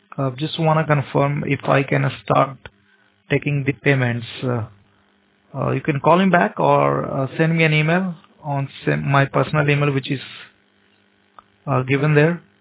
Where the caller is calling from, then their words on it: India; I'm calling from India.